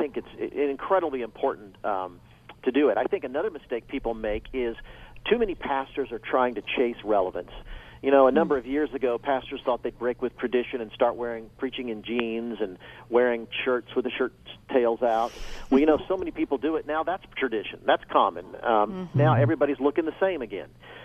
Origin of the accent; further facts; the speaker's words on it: the South, United States; I grew up in the South with my dad, a pastor, and I remember pastors who would shave their head if you brought so many people to church